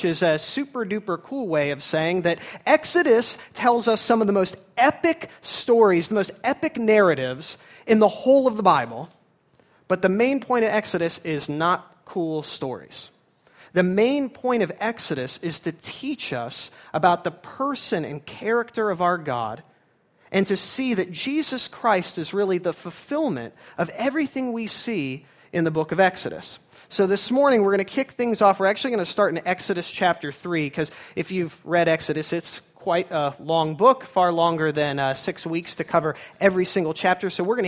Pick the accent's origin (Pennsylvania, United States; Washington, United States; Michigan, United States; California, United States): California, United States; Los Angeles; where I grew up in Los Angeles, there are no lawns